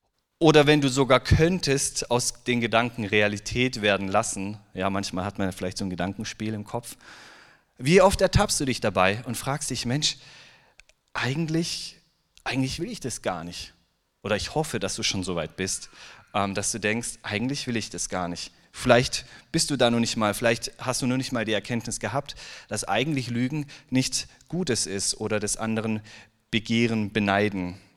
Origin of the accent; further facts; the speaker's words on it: Ulm, Baden-Württemberg, Germany; Ich bin aus Ulm. Ich bin aus Ulm